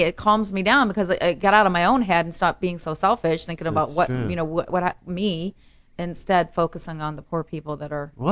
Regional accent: Ohio, United States; now in Los Angeles, United States; Remember I came from Ohio where, like, if there's cars on the road, that's traffic?

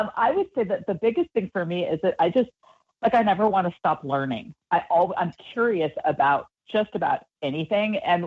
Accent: West Coast, United States; I grew up on the West Coast, but I spent a lot of time going back to the Midwest and visiting extended family.

